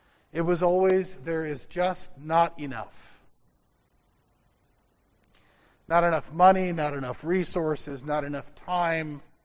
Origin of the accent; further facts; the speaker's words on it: Phoenix, Arizona, United States; I grew up in Arizona, in Phoenix, in a pretty average sort of suburban home to a pretty average suburban family, attending an incredibly average suburban Lutheran church.